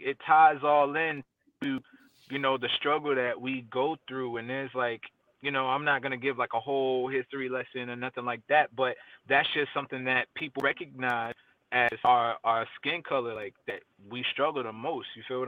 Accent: Deltona, Florida, United States; also born or lived in Stuttgart, Germany; I was born in Germany, actually, in Stuttgart, Germany. Both my parents were in the military, so I was born out there. And then I went to school in a small town called Deltona.

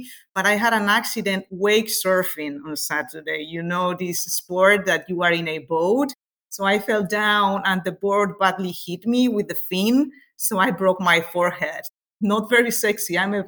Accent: Madrid, Community of Madrid, Spain; English is a second language; moved away as an adult; also born or lived in Germany; I started communication science in Madrid, which is actually my hometown. Moved to Germany on my third year.

